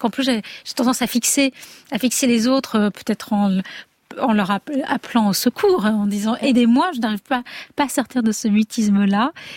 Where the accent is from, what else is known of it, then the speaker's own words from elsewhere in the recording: Algeria; moved away; Peut-être parce que j'ai grandi en Algérie